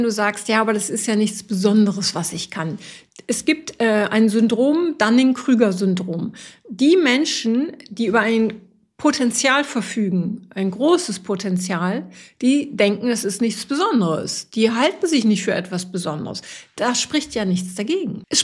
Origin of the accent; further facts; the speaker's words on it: Lower Saxony, Germany; ich komme aus Friesland, für mich ist jeder Hügel ist ein Berg, ein wirklicher Berg. Ich komme vom Plattenland.